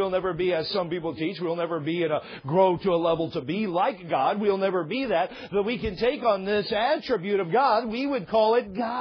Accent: Washington, United States; I remember growing up in Washington, it was like 10 inches in a month.

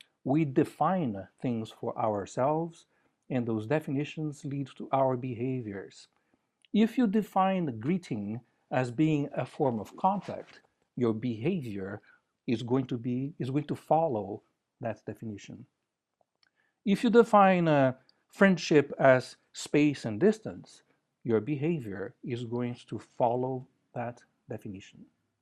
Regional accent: São Paulo, Brazil; I grew up in Brazil, in São Paulo, a big city of 24 million people. I was there in the 1960s and 70s, when the city was much smaller, it was only about 15 million people. I grew up in a normal middle-class family.

